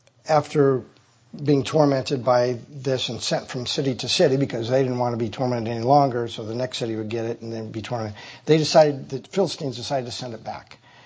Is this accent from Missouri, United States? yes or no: no; Nebraska, United States; And since I'm from Nebraska and my wife's from Iowa, I know this.